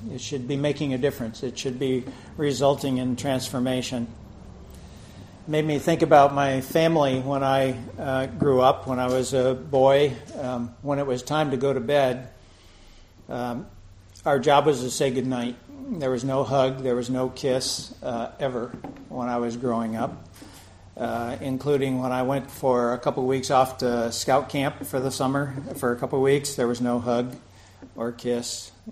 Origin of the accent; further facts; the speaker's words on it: New York, United States; So it was shortly after that I was going back to my hometown in northern New York.